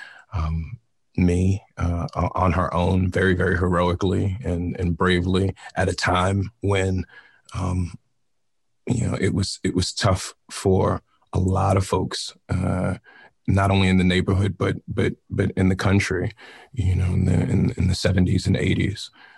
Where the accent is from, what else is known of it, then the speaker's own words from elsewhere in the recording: Brooklyn, New York, United States; Yeah, I grew up in Brownsville, Brooklyn. There's also Brownsville, Texas. I'm sure there are many other Brownsville scattered throughout these here United States. But I'm from Brownsville, Brooklyn. Single parent at home.